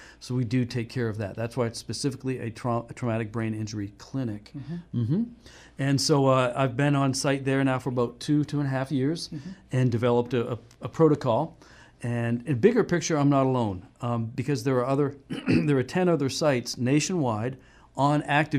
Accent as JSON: {"language": "English", "region": "Maine", "country": "United States", "said": "I'm originally from Maine and did not graduate with a degree in art."}